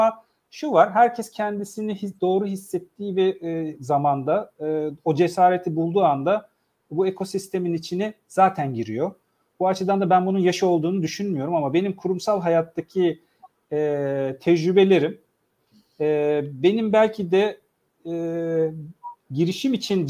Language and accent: Turkish; İzmir, Turkey; also born or lived in Hameln, Germany; Babam o zamanın şartlarında Almanya'ya çalışmak için gittiğinde ben orada dünyaya gelmişim. 5 yaşımda Türkiye'ye döndüm. İlk orta ve lise öğrenimi Türkiye'de İzmir'de tamamladım.